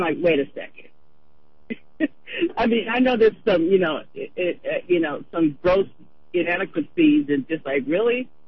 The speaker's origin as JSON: {"language": "English", "region": "California", "country": "United States", "said": "So, as a Californian, what can I do to aid in making this happen?"}